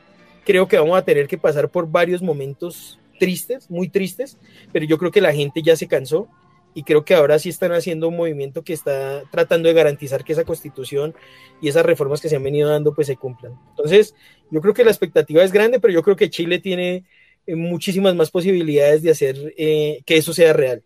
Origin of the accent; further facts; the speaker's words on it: Colombia; la vivimos como pueblo colombiano también hace algún tiempo.